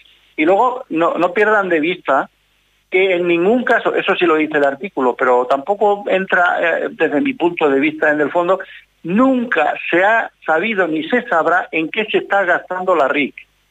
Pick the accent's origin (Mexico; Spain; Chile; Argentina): Spain; Castilla-La Mancha; yo soy manchego